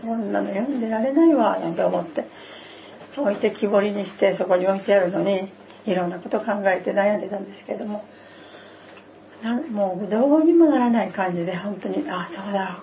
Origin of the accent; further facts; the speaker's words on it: Kyoto, Japan; born there; 本当に京都の生まれで、本当にあんまり人様の前に出るの苦手な人だったんですね